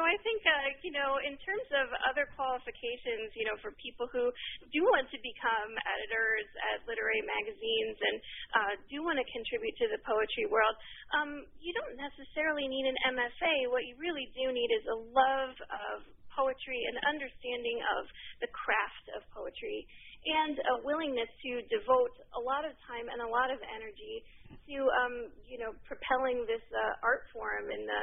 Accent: Fresno, California, United States; also born or lived in Northwest US; I did not. I'm actually from Central California. Fresno is my hometown. I've been living in the Northwest for about the last 5 years.

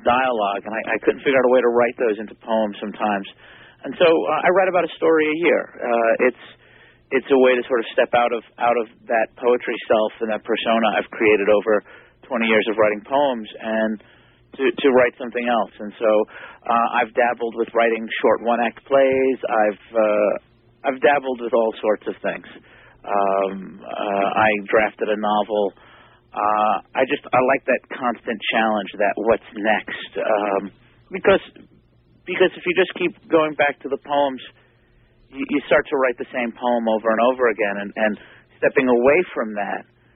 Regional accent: New York City, New York, United States; I'm a punk rock kid. I grew up in the New York City punk rock scene

